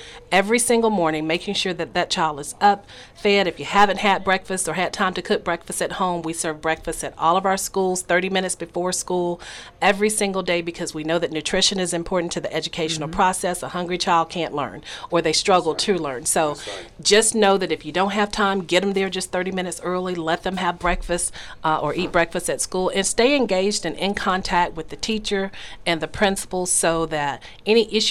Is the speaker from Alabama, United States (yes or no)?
yes; Salem, Alabama, United States; I'm not from Columbus, but I am from Salem, Alabama, originally.